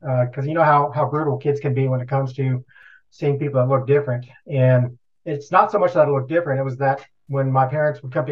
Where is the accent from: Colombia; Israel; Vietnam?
Vietnam; now in United States; I would tell them when I was in elementary school, well, I'm from Vietnam.